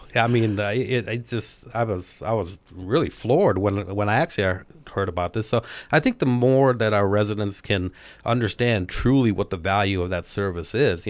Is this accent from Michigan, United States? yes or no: yes; Kalamazoo, Michigan, United States; You know, I grew up in Kalamazoo, Michigan